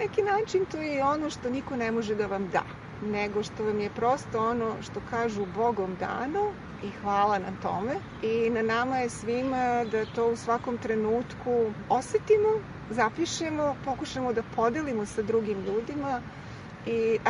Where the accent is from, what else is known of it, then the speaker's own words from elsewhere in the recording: Serbia; ja sam rekla iz Srbije